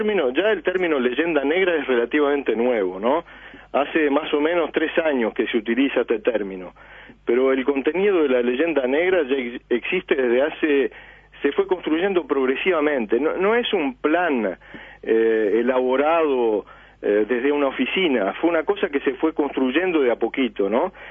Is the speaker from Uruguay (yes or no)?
yes; Montevideo, Uruguay; moved away as an adult; also born or lived in France; como uruguayo, y tengo las dos nacionalidades, puesto que mi padre dirigía el Liceo Francés en Montevideo, y yo los primeros 20 años de mi vida en Montevideo